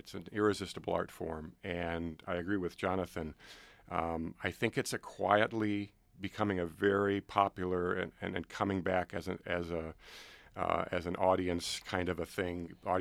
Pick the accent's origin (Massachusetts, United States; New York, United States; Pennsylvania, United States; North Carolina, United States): New York, United States; Orchard Park; I grew up in Orchard Park outside of Buffalo.